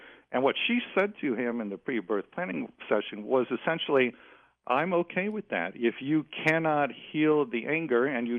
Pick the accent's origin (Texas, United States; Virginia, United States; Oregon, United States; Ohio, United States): Ohio, United States; Cleveland; I'm from Cleveland, Ohio.